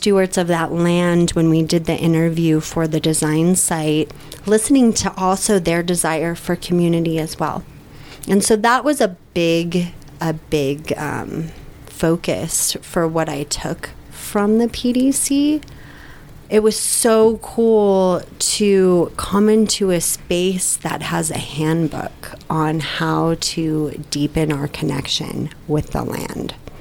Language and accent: English; Virginia, United States; I'm from Virginia, too, and mm-hmm. moved around through the military